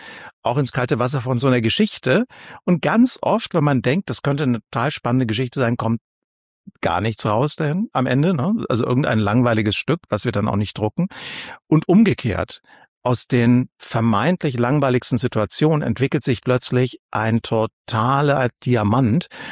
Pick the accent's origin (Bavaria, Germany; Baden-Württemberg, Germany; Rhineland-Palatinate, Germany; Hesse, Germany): Bavaria, Germany; so als Franke, da ist ein Schlawiner, ist ja jemand, der so ein kleiner Betrüger ist